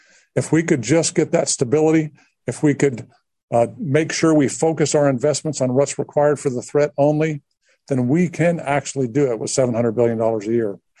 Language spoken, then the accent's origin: English; Alabama, United States; I grew up in Alabama. And I grew up in Alabama in the 60s. And there's a lot of good people in Alabama. And I love the state of Alabama. I'm proud to be from there.